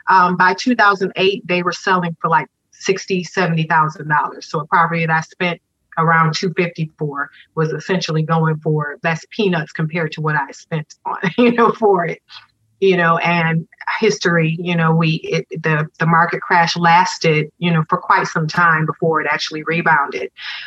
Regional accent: Rochester, New York, United States; So I started looking at my hometown, Rochester, New York, in terms of how can I leverage some of the properties there.

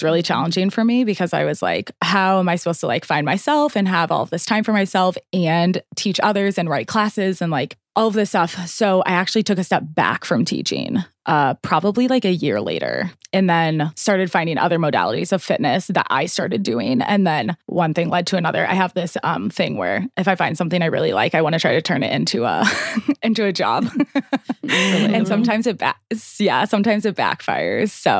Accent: St. Louis, Missouri, United States; I was born and raised in St. Louis.

